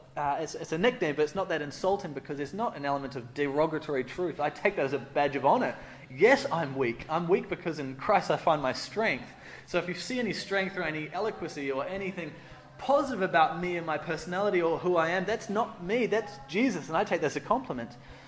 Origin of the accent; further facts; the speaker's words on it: New Zealand; now in Australia; I'm actually a Kiwi. I have a New Zealand passport. I also have an Australian passport. I'm a dual citizen, so I'm a foreigner for both now. I'm a traitor to both. But I'm actually a Kiwi, and I grew up in New Zealand at the Cape